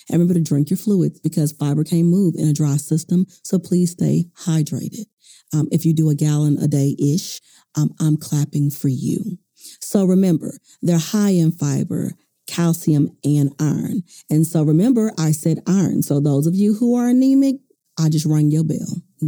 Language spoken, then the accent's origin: English; the South, United States; as you can tell, I am from the South.